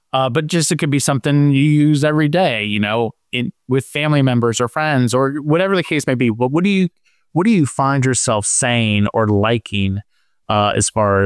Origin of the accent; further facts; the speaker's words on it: Philadelphia, Pennsylvania, United States; So the Galapagos is funny because I'm from Philadelphia and huge sports fan.